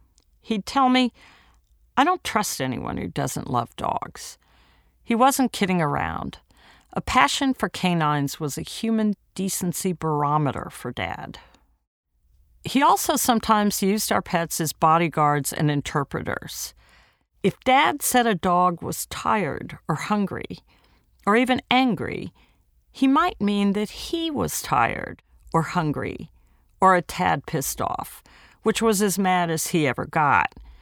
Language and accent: English; San Antonio, Texas, United States; When I was growing up in San Antonio, everyone seemed to know my dad